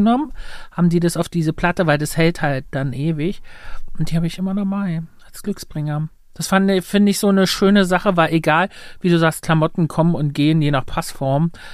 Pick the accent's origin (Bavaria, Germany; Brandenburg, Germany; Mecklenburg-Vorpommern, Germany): Brandenburg, Germany; Luckenwalde; Es gab bei uns in Luckenwalde 2, die haben dort gewohnt.